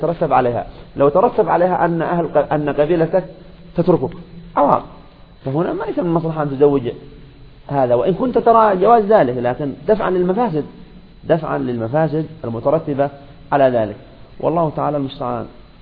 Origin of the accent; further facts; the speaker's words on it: Yemen; لكن المشكلة عندنا في اليمن وما أدري في بلدان أخرى